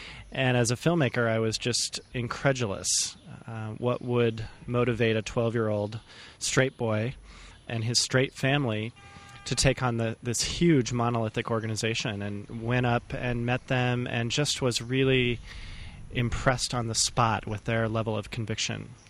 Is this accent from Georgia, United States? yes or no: no; Colorado Springs, Colorado, United States; now in San Francisco, United States; I'm from San Francisco, California, originally from Colorado Springs.